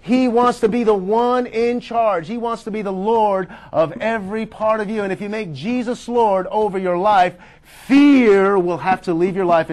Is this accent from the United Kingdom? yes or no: no; East Coast, United States; moved away as an adult; It was a new part of the country. We're from the East Coast. The East Coast is a different world.